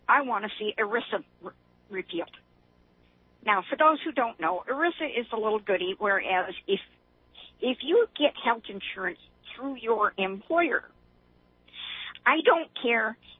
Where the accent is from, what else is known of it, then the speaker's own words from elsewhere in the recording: Seattle, Washington, United States; Yeah, and I'm that rare creature. I'm a native Seattleite. I was raised in Seattle. We didn't use y'all in Seattle either.